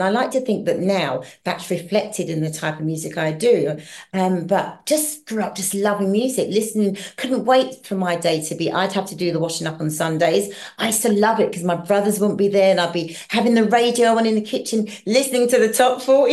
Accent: London, United Kingdom; also born or lived in Hackney / Deptford / Brockley; No, I was born in Hackney, but I grew up in Southeast London.

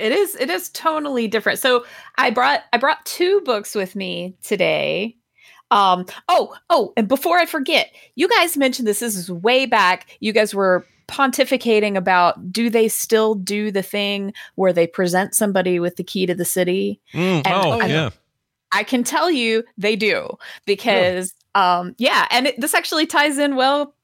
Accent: Athens, Georgia, United States; I grew up in Athens. Like that's like my hometown. And I also, you know, I went to UGA.

